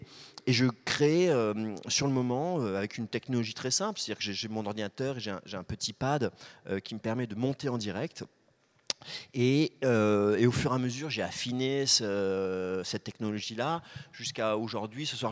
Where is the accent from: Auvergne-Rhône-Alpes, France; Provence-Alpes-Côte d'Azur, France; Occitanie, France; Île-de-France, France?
Île-de-France, France; Paris; j'ai grandi à Paris.